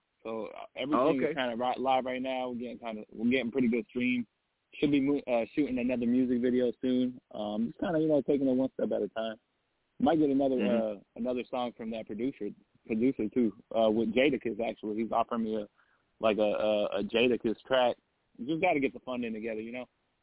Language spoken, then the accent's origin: English; Las Vegas, Nevada, United States; now in Los Angeles, United States; I'm full-blooded Egyptian. I grew up in Vegas, though, so that's kind of where Sin City comes in.